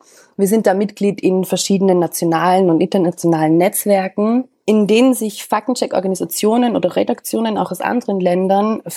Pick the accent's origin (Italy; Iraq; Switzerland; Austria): Austria; now in Berlin, Germany; Ich bin Österreicherin. Ich war bis vor ziemlich genau in einem Jahr eigentlich war ich noch in Österreich. Ich habe in Wien gearbeitet als Innenpolitikjournalistin für eine große Tageszeitung, die heißt Der Standard.